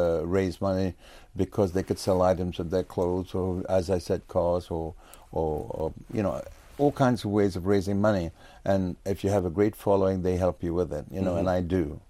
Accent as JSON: {"language": "English", "town": "Leicester", "region": "East Midlands", "country": "United Kingdom", "said": "This person from Leicester, yeah, I come from Leicester, from nowhere, you know"}